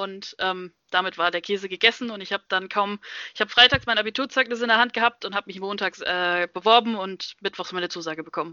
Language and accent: German; Hesse, Germany; weil ich komme aus der Nähe von Wiesbaden, demzufolge dann auch aus Mainz.